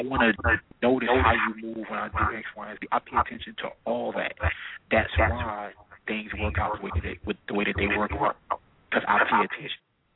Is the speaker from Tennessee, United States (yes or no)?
no; Newark, New Jersey, United States; I'm from Newark.